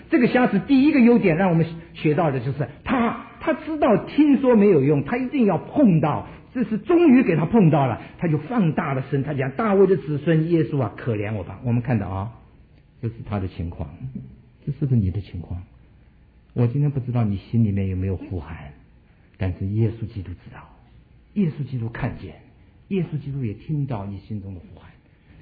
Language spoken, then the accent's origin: Chinese; Yancheng, Jiangsu, China; born there; 我生在江苏盐城，